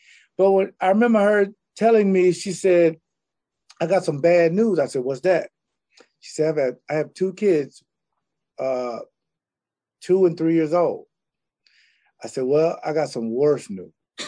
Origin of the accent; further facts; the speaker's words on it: Jacksonville, Florida, United States; I'm from Jacksonville, Florida, the inner city. So it was a lot of African-American fathers weren't there